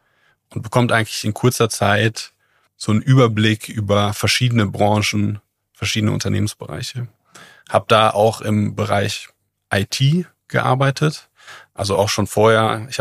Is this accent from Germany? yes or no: yes; North Rhine-Westphalia, Germany; Ich bin aufgewachsen in einer sehr ländlichen Region im Sauerland, auf einem, ja, in einem kleineren Dorf. Ja, bin dort zur Schule gegangen.